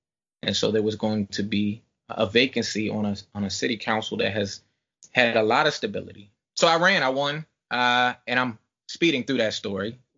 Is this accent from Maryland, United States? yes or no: yes; Greenbelt, Maryland, United States; I'm from Greenbelt, a lifelong Greenbelter. I love my city. I love my community.